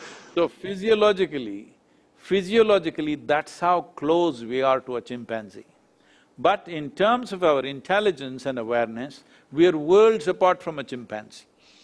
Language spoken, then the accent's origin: English; Tennessee, United States; Because we come from Tennessee, we are in Tennessee, that's why I'm telling you.